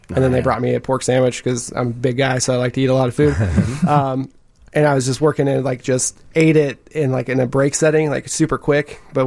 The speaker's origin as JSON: {"language": "English", "region": "Colorado", "country": "United States", "also_born_or_lived": "the South", "said": "Originally, I'm from Colorado, but I spent 9 years in the South."}